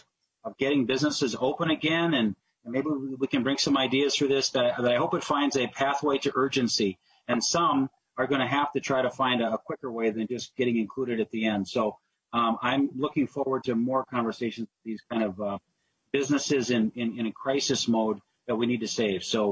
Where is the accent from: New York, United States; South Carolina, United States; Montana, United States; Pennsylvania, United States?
South Carolina, United States; As a hospitality guy myself, and my hometown is Aiken County, I know the effects up there have been way longer extended